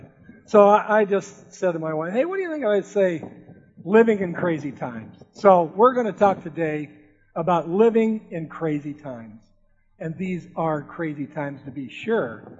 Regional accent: Seal Beach, California, United States; I grew up in Orange County. I kind of grew up in Seal Beach, graduated from high school in Huntington Beach

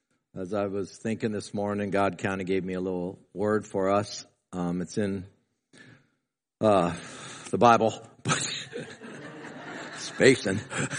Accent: United States; I'm glad I'm an American. You're blessed to be in America.

